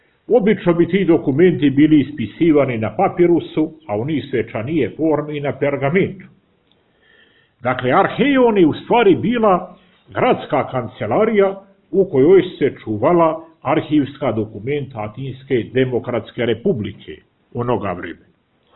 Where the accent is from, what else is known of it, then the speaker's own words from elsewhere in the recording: Montenegro; i naravno kod nas u Crnoj Gori na dvoru